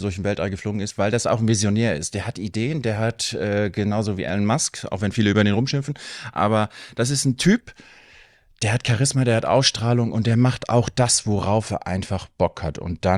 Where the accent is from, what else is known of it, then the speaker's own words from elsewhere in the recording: Husum, Schleswig-Holstein, Germany; Ich bin hier wieder in Husum. Ich bin wieder zurück in meiner alten Heimat. Ja. Ich habe hier viele Freunde, Bekannte, fühle mich einfach wohl in unserer tollen Hafenstadt hier.